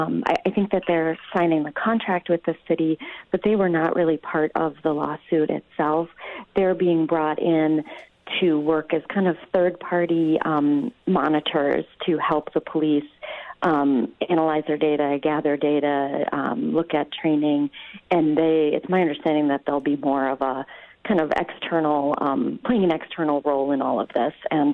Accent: Milwaukee, Wisconsin, United States; You know, Milwaukee's my hometown. I was born here.

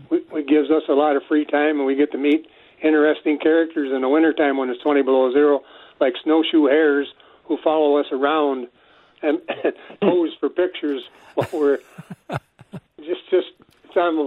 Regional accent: Wisconsin, United States; me being born and raised in Wisconsin.

